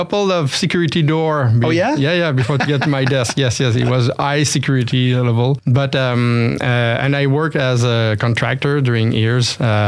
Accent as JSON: {"language": "English", "town": "Thetford Mines", "region": "Quebec", "country": "Canada", "said": "I'm from South Quebec. I'm from Thetford Mines."}